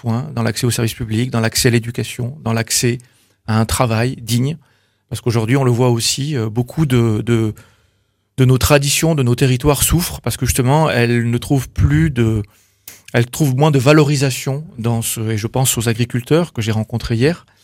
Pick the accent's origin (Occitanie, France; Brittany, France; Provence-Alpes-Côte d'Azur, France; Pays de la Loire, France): Occitanie, France; Toulouse; Donc j'ai 42 ans, je suis originaire de Toulouse.